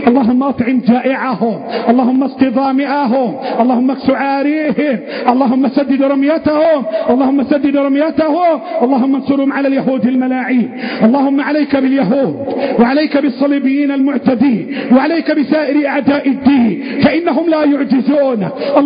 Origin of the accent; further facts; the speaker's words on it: Egypt; اللهم احفظ بلدنا مصر